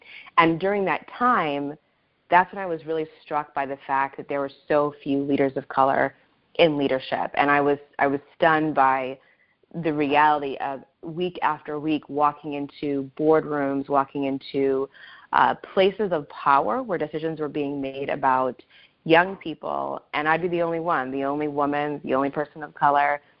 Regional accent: Wisconsin, United States; So I grew up in Wisconsin, middle of nowhere, Wisconsin. I'm the oldest of six children. My parents are Nigerian immigrants.

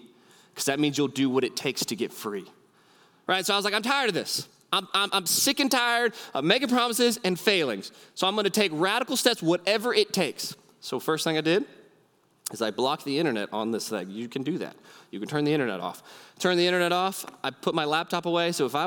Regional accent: Houston, Texas, United States; He says, hey, where are you from? I said, oh, we're from Houston.

